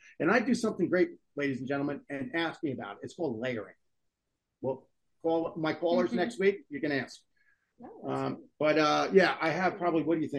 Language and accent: English; New Jersey, United States; I'm from North Jersey. You know what I'm saying?